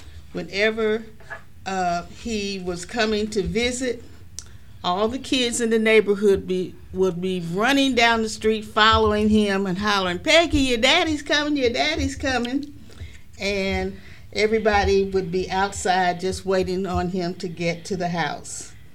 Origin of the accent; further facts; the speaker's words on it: Kansas City, Kansas, United States; Okay, I was born in Wyandotte County, Kansas City, Kansas, on September 13, 1947.